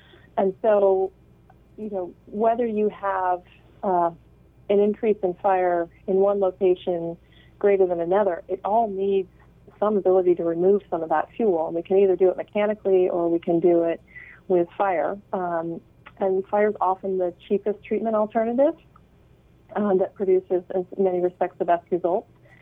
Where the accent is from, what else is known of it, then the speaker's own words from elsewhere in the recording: California, United States; like my own place where I grew up in Humboldt County, I mean, it hasn't seen fire since the 1940s, and the fuel load is immense.